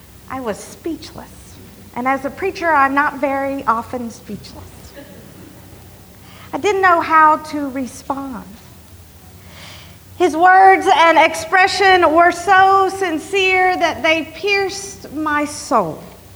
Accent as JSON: {"language": "English", "region": "Kentucky", "country": "United States", "tie": "born or raised there", "lives_now": "Ridgefield, United States", "said": "but I am from Central Kentucky, and it's great to be back in a place where other people sound like me."}